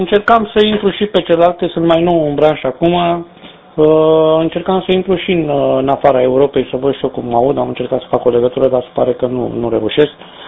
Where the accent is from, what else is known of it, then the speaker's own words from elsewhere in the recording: Bucharest, Romania; Sunt din București, undeva în comuna Jilava, sunt pe telefonul mobil